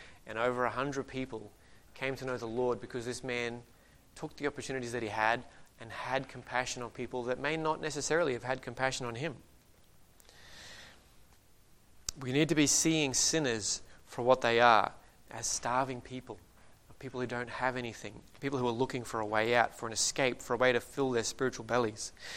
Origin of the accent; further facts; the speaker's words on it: Australia; As an Australian, I don't enjoy preaching that yells at me